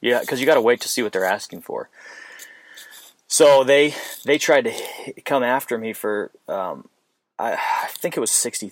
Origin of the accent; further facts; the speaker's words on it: Phoenix, Arizona, United States; I'm from Phoenix, Arizona originally